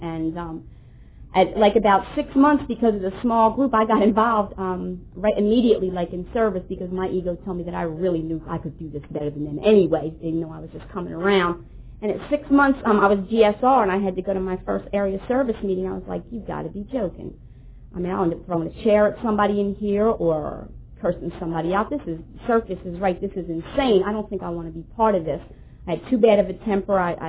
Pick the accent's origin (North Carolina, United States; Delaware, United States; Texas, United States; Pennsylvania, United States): Pennsylvania, United States; Philadelphia; I'm from Philadelphia, originally where I came into the rooms, and I left here to go to a rehab in a town called Coatesville, Pennsylvania.